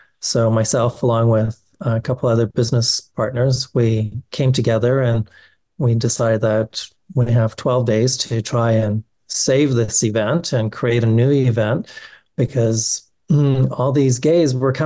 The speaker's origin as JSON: {"language": "English", "region": "Alberta", "country": "Canada", "tie": "born or raised there", "said": "I grew up in Alberta, which is kind of like America's Texas"}